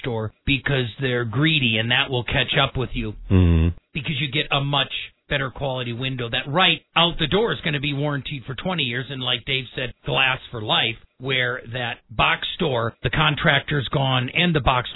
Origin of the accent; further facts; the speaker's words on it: Wisconsin, United States; also born or lived in Fort Dodge, Iowa; I was born and raised in Wisconsin and spent a lot of years in Fort Dodge, Iowa.